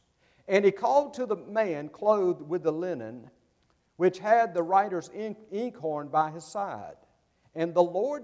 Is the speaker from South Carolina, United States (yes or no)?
yes; Sumter, South Carolina, United States; From South Carolina originally, my wife Maria is right here. We're both from Sumter, South Carolina.